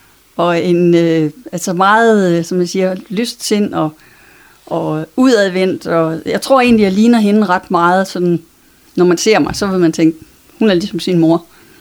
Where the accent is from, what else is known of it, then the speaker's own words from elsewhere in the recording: Vejle, Region of Southern Denmark, Denmark; Jeg voksede op i Vejle.